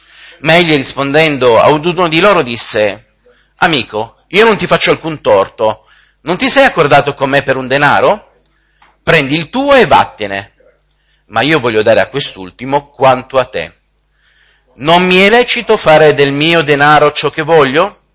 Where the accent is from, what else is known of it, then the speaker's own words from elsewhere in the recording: Turin, Piedmont, Italy; vengo da Torino, quindi è facile … da Torino ricordare il mio luogo di provenienza